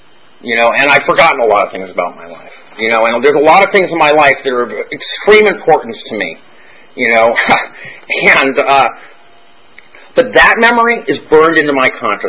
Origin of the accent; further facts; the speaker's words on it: Brentwood, California, United States; I grew up in Brentwood, so, yes, that's right. Right up the street, too. Right up on Burlingame, just right down the street